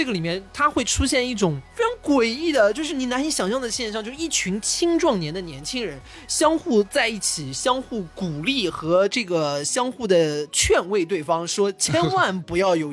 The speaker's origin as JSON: {"language": "Chinese", "town": "Nanjing", "region": "Jiangsu", "country": "China", "tie": "born or raised there", "said": "但我作为一个土生土长的南京人"}